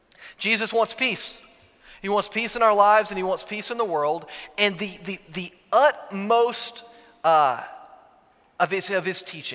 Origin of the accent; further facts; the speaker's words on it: Georgia, United States; also born or lived in Virginia; It's more like the mountains that I grew up around in Georgia and Virginia.